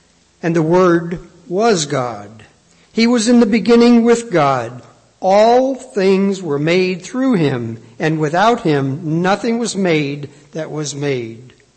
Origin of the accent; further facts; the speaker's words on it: New York City, New York, United States; Well, I'm from New York City, and we have a lot of experience with that.